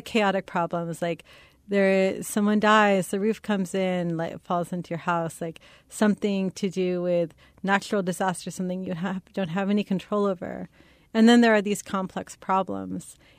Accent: San Francisco, California, United States; now in Kansas City, United States; My parents are from the East Coast and I grew up in San Francisco. I moved to Kansas City thinking that I would immediately go to either coast.

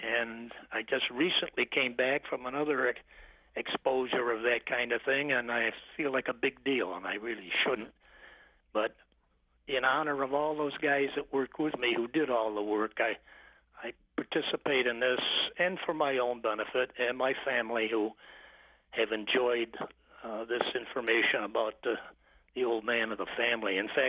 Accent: Rochester, New York, United States; born there; also born or lived in Irondequoit; Well, I was born in Rochester, but I lived some of my married life in Irondequoit.

